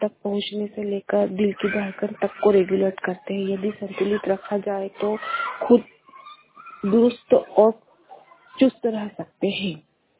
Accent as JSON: {"language": "Hindi", "town": "Mhow", "region": "Madhya Pradesh", "country": "India", "said": "मैं महू से हूँ, जिला इंदौर।"}